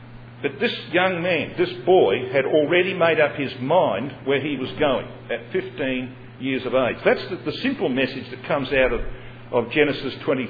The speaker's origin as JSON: {"language": "English", "country": "Australia", "said": "Well, I'm an Australian."}